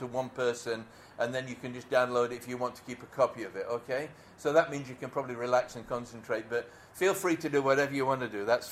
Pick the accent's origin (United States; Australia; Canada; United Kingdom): United Kingdom; England; now in Edinburgh, United Kingdom; we're based in Edinburgh now, though I'm not from Scotland. I'm from England